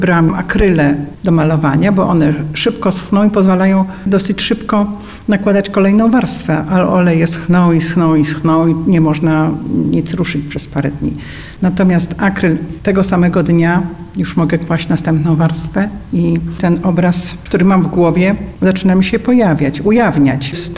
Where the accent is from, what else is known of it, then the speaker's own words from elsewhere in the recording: Lublin, Lublin Voivodeship, Poland; Jestem rodowitą lublinianką z dziada pradziada i ja się wychowywałam na takim podwórku, jakie tu maluję.